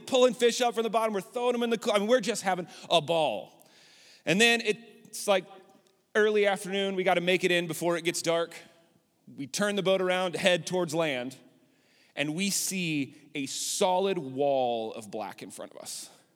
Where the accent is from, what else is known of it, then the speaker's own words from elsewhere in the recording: Lubbock, Texas, United States; now in Abilene, United States; I grew up in Lubbock, so we had tornadoes quite a bit.